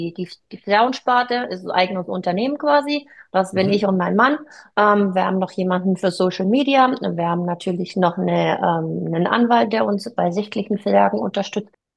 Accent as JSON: {"language": "German", "town": "Nördlingen", "region": "Bavaria", "country": "Germany", "tie": "born or raised there", "said": "Ich bin in Nördlingen aufgewachsen. Das ist eine kleine Kleinstadt in Bayern, aber eine sehr, sehr basketballverliebte Kleinstadt."}